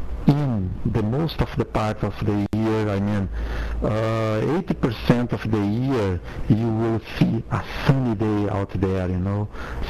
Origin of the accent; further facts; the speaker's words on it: Brazil; I'm from Brazil and I'm living here in Rio de Janeiro City, that is located in the southeast of Brazil.